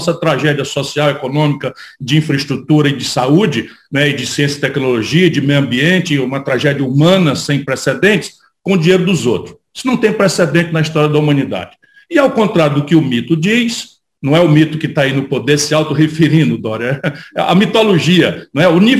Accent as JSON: {"language": "Portuguese", "region": "Ceará", "country": "Brazil", "tie": "born or raised there", "also_born_or_lived": "Pindamonhangaba, São Paulo", "said": "o poderoso estado de São Paulo, onde eu enterrei meu umbigo. Eu nasci lá em Pindamonhangaba, peguei o pau de arara na direção inversa, fui criado no Ceará."}